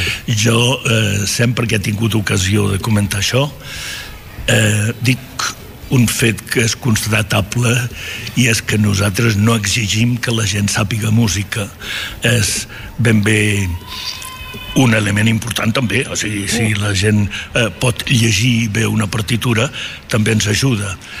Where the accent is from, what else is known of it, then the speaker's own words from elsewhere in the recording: Galicia, Spain; jo sóc gallec